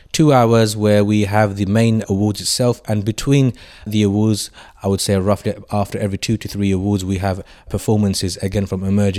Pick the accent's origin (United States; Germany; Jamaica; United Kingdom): United Kingdom; London; I grew up in the East End. I'm an East Londoner.